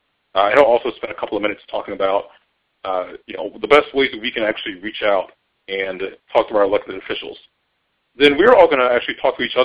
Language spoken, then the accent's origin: English; North Carolina, United States; whether they be in Texas or my home state of North Carolina, or lots of other states.